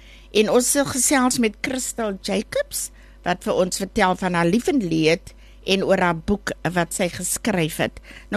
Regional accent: Calvinia, Northern Cape, South Africa; Ek is self van Calvinia oorspronkelijk.

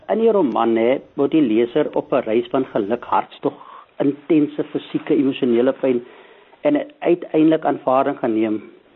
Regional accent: Northern Cape, South Africa; now in Knysna, South Africa; ek is 'n sentraal Suid-Afrikaner. Ek is gebore net op die Kaapse vlakte, maar ek het later jare het ek het my pa ons Noord-Kaap toe gevat.

